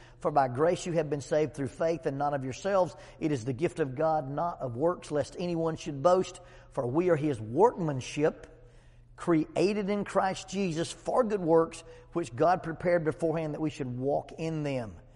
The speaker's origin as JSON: {"language": "English", "country": "United States", "said": "because I'm at home and I'm an American."}